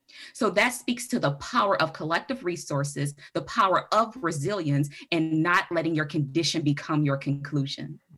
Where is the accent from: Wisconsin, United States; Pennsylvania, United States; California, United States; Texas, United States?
Wisconsin, United States; Kenosha; So growing up in Kenosha and going through the Unified School District, you know, I went to Carthage